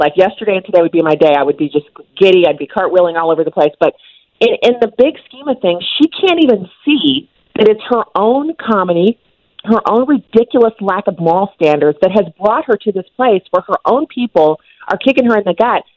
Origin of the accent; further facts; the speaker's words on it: Germany; I grew up in Germany, and we had one channel, Armed Forces Radio, and then we had Armed Forces Network, which is a TV.